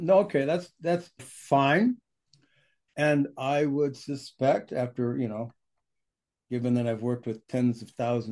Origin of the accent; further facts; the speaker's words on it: California, United States; I grew up in San Francisco Bay Area back in the 60s, the 70s, the 80s, that kind of thing.